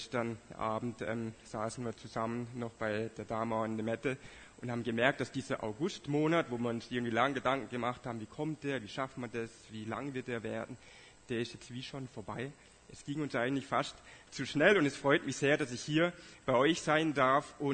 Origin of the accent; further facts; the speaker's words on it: Southern Germany, Germany; moved away; wo wir jetzt als Deutsche aus Süddeutschland, so, das ist so mit das, was wir am meisten vermissen.